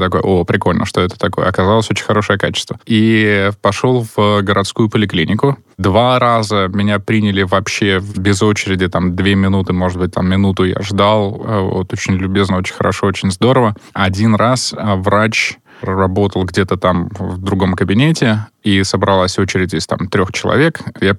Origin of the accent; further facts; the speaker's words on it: Russia; moved away as an adult; я уезжал из России в 2006-2007 году, вот только закончились 90-е, в 90-х я закончил школу, поступил в институт, в аспирантуру, оттуда поехал в Америку